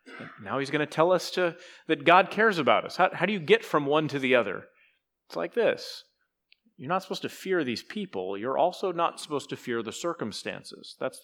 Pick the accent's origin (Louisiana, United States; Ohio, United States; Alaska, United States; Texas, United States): Texas, United States; But, you know, I'm from Texas, and we think the same things about guns you guys in South Carolina think about guns, right?